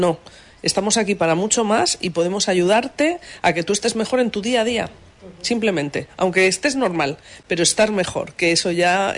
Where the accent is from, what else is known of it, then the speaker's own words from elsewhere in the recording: Madrid, Community of Madrid, Spain; now in Huelva, Spain; llevo poco tiempo aquí en Huelva, soy de Madrid